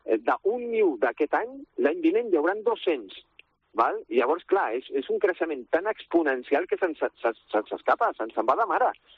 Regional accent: La Floresta, Catalonia, Spain; jo soc de la Floresta i de Valldorets, de tota la vida

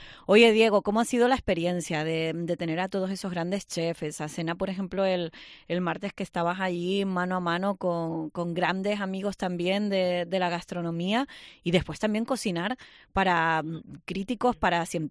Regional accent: Los Cristianos, Canary Islands, Spain; era en el paseo de mi pueblo, en el pueblo de los cristianos, allí con las vistas a mi playita

